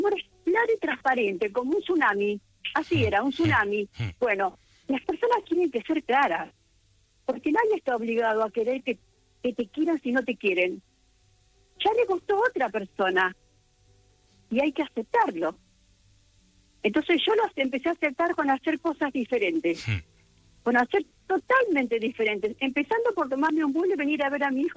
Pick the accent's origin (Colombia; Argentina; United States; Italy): Argentina; moved away as an adult; now in Spain; Entonces yo me agarré un avión y me vine a vivir a España, soy argentina.